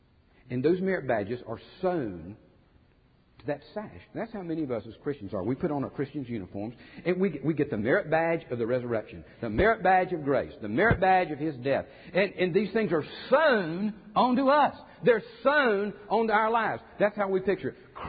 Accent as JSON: {"language": "English", "country": "United States", "said": "context of my life is that I'm an American. I'm a proud citizen of the United States of America."}